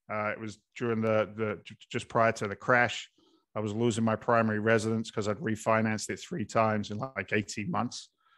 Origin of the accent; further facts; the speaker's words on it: England, United Kingdom; moved away as an adult; now in United States; But I came over from England back in 1986.